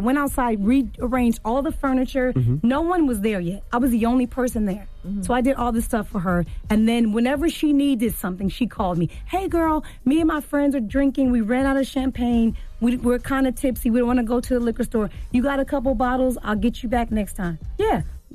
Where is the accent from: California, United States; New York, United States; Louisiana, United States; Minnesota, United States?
California, United States; Inglewood; Inglewood